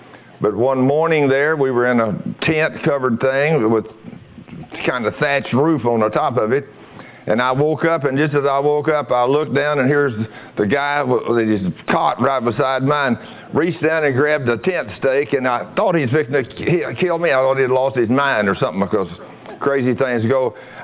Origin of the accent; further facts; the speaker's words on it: Texas, United States; born there; I was born out here in West Texas and in a little town.